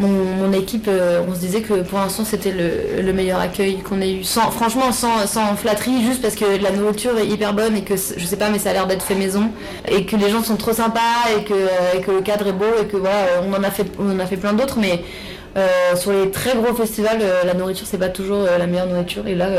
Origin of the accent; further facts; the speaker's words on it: Auvergne-Rhône-Alpes, France; now in Paris, France; Et moi je viens à côté de Lyon, mais j'avais beaucoup d'espace et beaucoup de verdure, et puis à Paris c'est un peu l'inverse